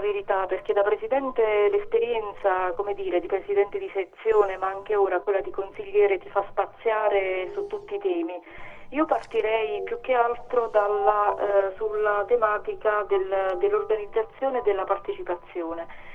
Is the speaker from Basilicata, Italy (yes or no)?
yes; Potenza, Basilicata, Italy; born there; sono nata a Potenza il 4 febbraio del 68.